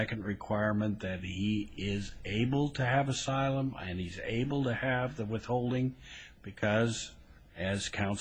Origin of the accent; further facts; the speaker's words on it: Idaho, United States; and I'm from Idaho, I don't do these every day